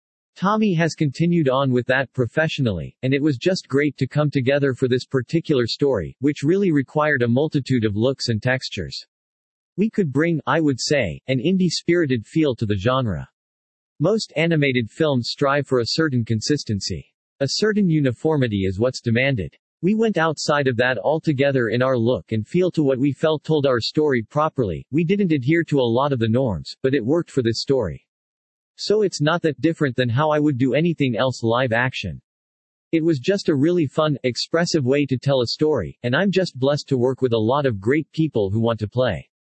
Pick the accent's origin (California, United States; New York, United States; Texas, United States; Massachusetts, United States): Texas, United States; I grew up a stone's throw away from the Johnson Space Center, and seeing my hometown on screen has meant so much to me.